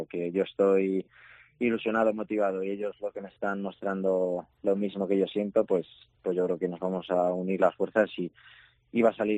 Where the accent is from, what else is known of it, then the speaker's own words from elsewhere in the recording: Zamora, Castile and León, Spain; siempre he defendido pues mi tierra, los colores de Zamora. Y bueno, sé que ya son 34 años los que tengo.